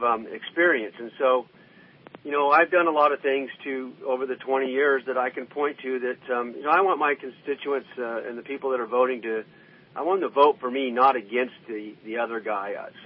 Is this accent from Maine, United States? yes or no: no; Redding, California, United States; born there; You know, I was born in Redding. My family homesteaded in Siskiyou County, and, you know, I love California